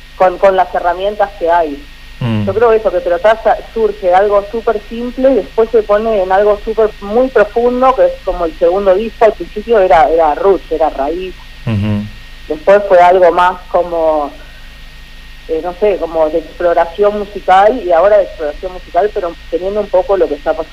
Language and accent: Spanish; Buenos Aires, Argentina; Que somos chicos de Buenos Aires.